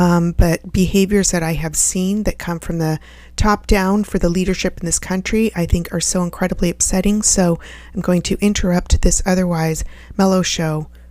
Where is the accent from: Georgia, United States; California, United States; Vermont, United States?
California, United States; I come from California, so it's really fun for me to read out those names, Alameda and Berkeley and San Rafael and San Francisco, because those are all places where I spent a lot of time in my youth